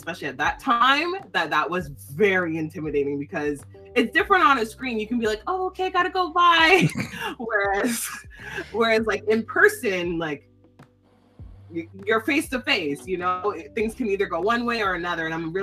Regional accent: Jamaica; that doesn't mean like I'm a pothead stoner that smokes weed all the time because I'm Jamaican.

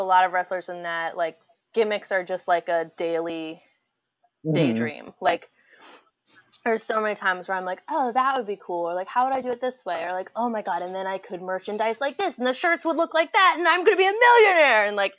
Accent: New Jersey, United States; I don't know where I'm from, because I grew up in New Jersey.

